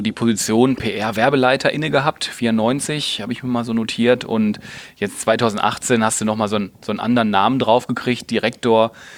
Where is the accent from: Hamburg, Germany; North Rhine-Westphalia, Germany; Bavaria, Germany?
North Rhine-Westphalia, Germany; aus dem Ruhrgebiet, ist ja auch meine Heimat